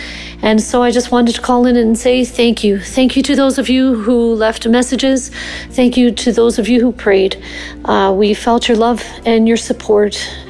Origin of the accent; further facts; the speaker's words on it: Canada; I am a Canadian missionary who's living in Africa